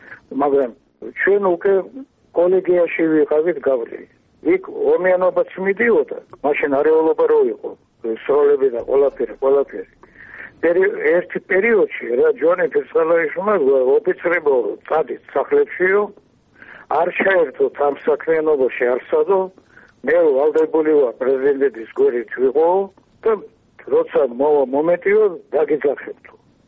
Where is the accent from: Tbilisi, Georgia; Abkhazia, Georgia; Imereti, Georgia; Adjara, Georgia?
Tbilisi, Georgia; born there; მაგრამ მე ხომ თბილისში დავიბადე, გასო.